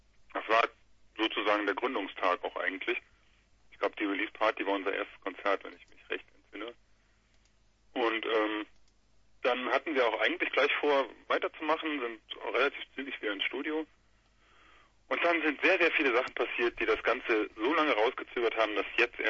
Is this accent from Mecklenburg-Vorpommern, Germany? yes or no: no; Trier, Rhineland-Palatinate, Germany; now in Göttingen, Germany; Genau, wir kommen alle aus Trier.